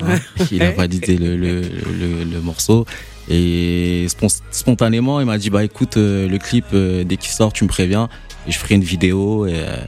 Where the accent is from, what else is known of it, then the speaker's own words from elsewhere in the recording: Orléans, Centre-Val de Loire, France; J'ai grandi à Orléans, ouais